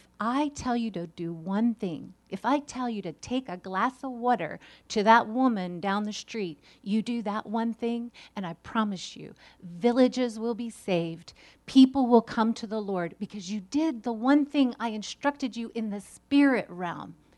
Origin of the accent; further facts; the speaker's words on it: United States; I mean, I'm an American.